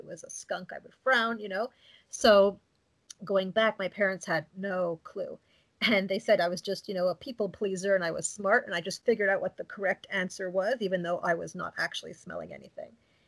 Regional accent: Montreal, Quebec, Canada; also born or lived in Toronto / Durham; I'm from Montreal, Canada, and that's where I live right now. I'm an attorney and a mom of young kids. I've moved around a bit. I was born and raised here, but I went to law school in Toronto.

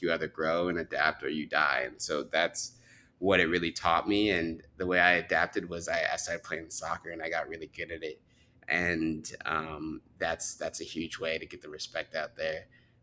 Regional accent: United States; accent: American; I have an American accent, so mind you, it's as different as like an Australian going to New York, you know, with the accent.

